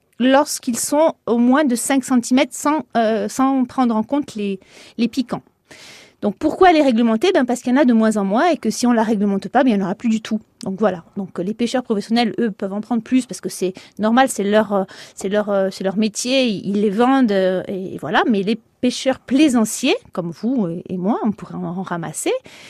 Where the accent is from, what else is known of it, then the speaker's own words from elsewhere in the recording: Folelli, Corsica, France; also born or lived in Belgium; moi, je suis de Folély, de Kazink, et j'ai passé tous mes étés sur la plage de San Pellegrino.